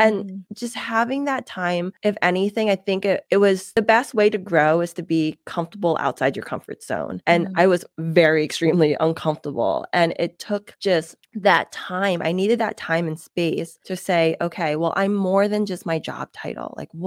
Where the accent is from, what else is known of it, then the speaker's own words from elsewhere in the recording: United States; You know, I used to feel like being in America, here in the US, I wasn't Asian enough. And I didn't know what that meant, because I am Asian American.